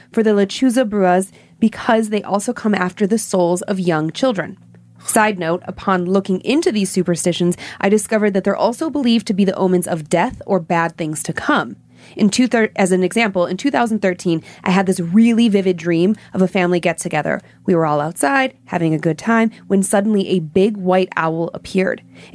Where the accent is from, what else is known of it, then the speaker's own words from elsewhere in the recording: Planada, California, United States; now in Atlanta, United States; I'm from Planada, California, and I've been living in Atlanta, Georgia since 2013.